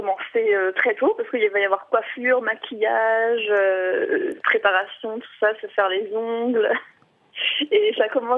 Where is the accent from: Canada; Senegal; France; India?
France; now in London, United Kingdom; je suis française et mon ami est suédois. Et on habite à Londres.